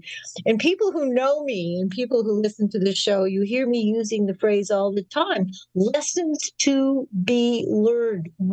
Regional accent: Winnipeg, Manitoba, Canada; when I was a little girl growing up in Winnipeg

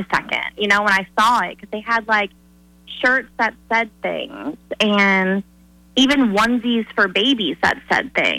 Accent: Florida, United States; now in Alabama, United States; growing up in South Florida, it's very different. But I'll even say here in Alabama

